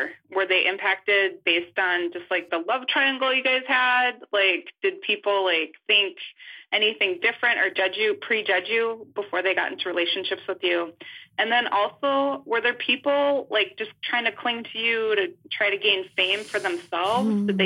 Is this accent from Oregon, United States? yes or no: no; Wisconsin, United States; from Wisconsin.